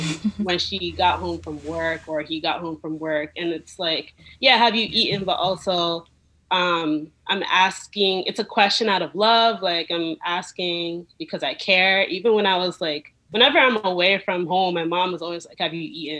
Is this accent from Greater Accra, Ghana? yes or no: no; Upper West, Ghana; So Dagari is the native language of my parents. We're from the Gati tribe, which is in the upper west of Ghana.